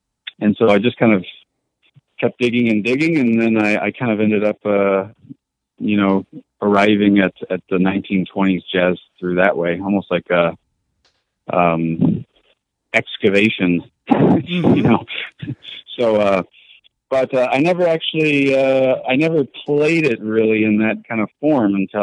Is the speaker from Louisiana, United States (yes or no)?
no; San Antonio, Texas, United States; I grew up in San Antonio, Texas